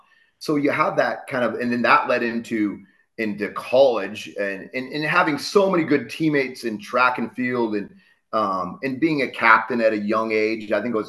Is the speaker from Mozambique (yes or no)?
no; Ottumwa, Iowa, United States; I think you and we had that in Ottumwa growing up in Southeast Iowa.